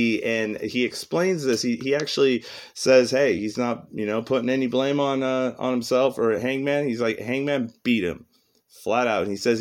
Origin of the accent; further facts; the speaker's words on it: Washington, United States; I am from Washington. This is where I'm at.